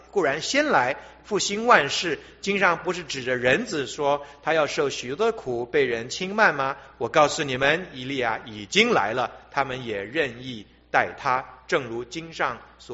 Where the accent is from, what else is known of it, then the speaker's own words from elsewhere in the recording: China; 我们中国人讲说没有不散的宴席哈。